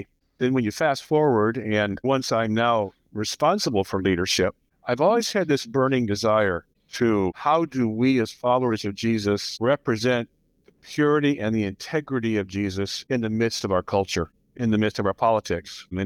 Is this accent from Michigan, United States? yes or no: yes; Detroit, Michigan, United States; But interestingly enough, I grew up in the Detroit area. And so I grew up in a very racially diverse environment.